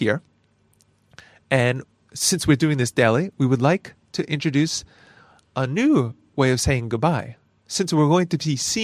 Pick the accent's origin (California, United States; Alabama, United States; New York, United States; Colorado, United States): New York, United States; Because I'm actually from New York, and I still cannot say this word.